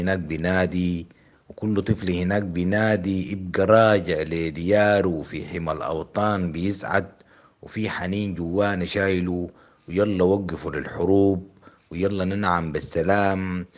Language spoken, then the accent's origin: Arabic; Sudan; now in Cairo, Egypt; نحن كمواطنين سودانيين